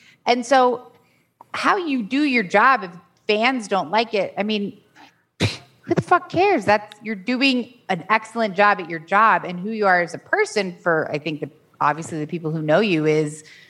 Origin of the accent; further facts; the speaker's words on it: Chicago, Illinois, United States; I mean, I never understood it because I grew up in Chicago, so it was the Bulls for me always.